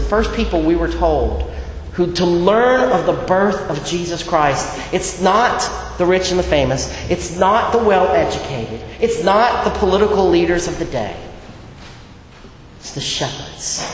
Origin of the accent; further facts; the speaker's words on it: Myrtle Beach, South Carolina, United States; there is a town outside of my hometown of Myrtle Beach, South Carolina, 30 miles outside.